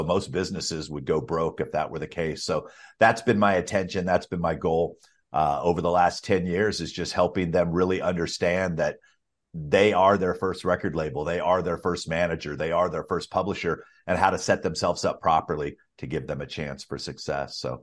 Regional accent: Alabama, United States; I grew up in Alabama and I know who

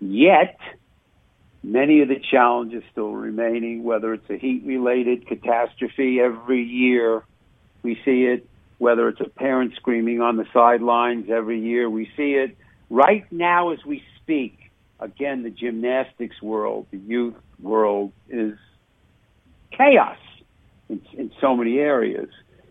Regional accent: New York, United States; moved away; I grew up in New York. Lacrosse was huge. I came to the Midwest decades ago.

